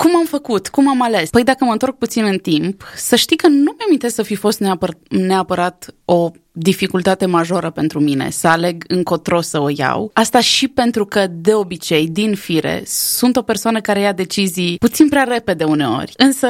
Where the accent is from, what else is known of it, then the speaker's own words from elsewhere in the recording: Moldova Nouă, Caraș-Severin, Romania; now in Timișoara, Romania; deși amândoi suntem deloc din Moldova Nouă